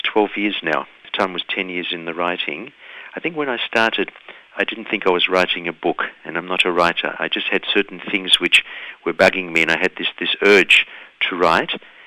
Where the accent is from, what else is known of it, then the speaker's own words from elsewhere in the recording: Melbourne, Victoria, Australia; born there; I was born in Melbourne. My parents were originally from Vienna in Austria. They were immigrants.